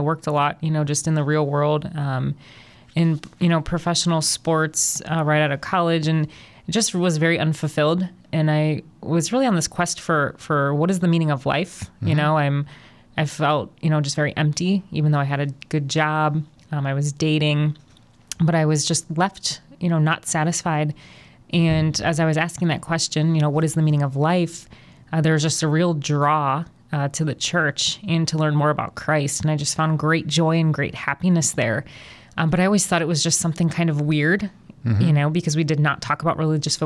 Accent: Twinsburg, Ohio, United States; I grew up in Twinsburg, actually.

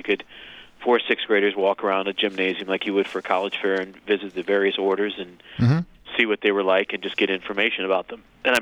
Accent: St. Louis, Missouri, United States; I grew up actually in St. Louis, a little bit out of the city.

